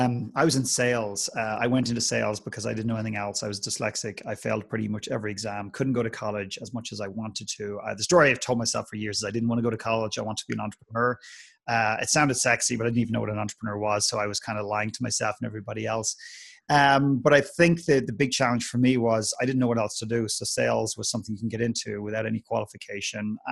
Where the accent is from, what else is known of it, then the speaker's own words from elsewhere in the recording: Ireland; accent: Irish; I don't have a very strong Irish accent. So I grew up in Ireland and I found myself living in Edmonton for just less than a year.